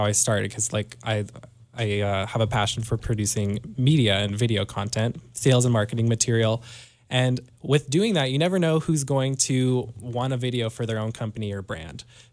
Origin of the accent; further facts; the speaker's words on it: Whitefish, Montana, United States; Well, I was born and raised in Whitefish, so I'm very outdoorsy at heart.